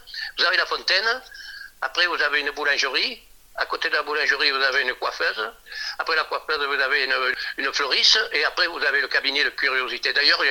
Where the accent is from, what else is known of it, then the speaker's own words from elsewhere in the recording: Valensol, Provence-Alpes-Côte d'Azur, France; born there; moi je suis né à Valensol, oui, oulala. Toute ma famille est née à Valensol, mon arrière-grand-père, mon grand-père.